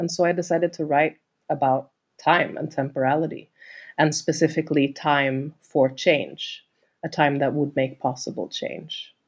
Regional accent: Sweden; English is a second language; I'm from Sweden originally

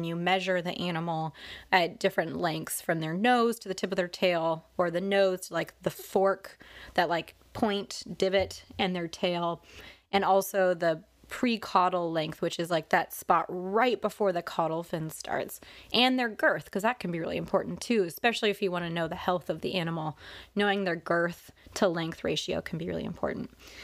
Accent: West Coast, United States; I mean, first of all, I'm from the West Coast, and my entire professional career has been in cold water from either Washington, Oregon, or California

